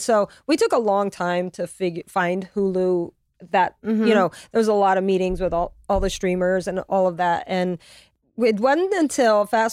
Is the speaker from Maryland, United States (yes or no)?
no; Louisiana, United States; also born or lived in Connecticut; You know, we were living in Connecticut. That's where the girls grew up. But I'm from Louisiana.